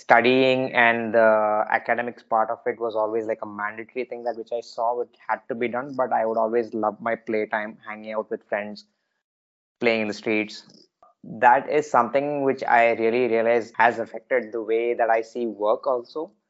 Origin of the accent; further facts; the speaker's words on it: Qatar; also born or lived in Chennai, India; I grew up in the Gulf predominantly for my childhood. I was born in Madras, though, and I lived here briefly for a couple of years till I was 3 or 4 years old. And then we moved to Qatar, and most of my childhood was over there.